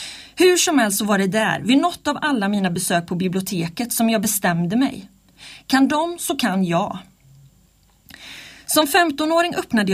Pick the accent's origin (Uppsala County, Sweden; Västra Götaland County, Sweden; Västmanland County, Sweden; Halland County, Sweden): Västra Götaland County, Sweden; Falköping; Jag är född och uppvuxen i Falköping där mina böcker utspelar sig